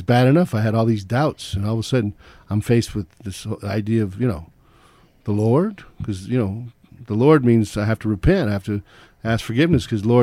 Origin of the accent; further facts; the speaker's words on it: North Hollywood, California, United States; I was born in Hollywood, of all places. Should have been an ominous sign of things to come. In July of 1965, and then the next year, my parents got their first house in North Hollywood, which is actually in the San Fernando Valley.